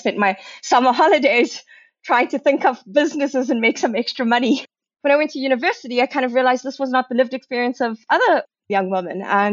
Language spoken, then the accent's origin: English; South Africa; I'm a South African, and I've been fortunate enough to also spend time working in Silicon Valley.